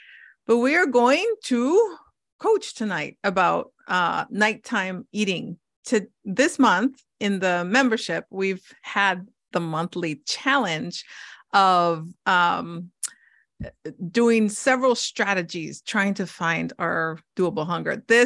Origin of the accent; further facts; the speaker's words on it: Hawaii, United States; I was born and raised in Hawaii with two Mexican parents.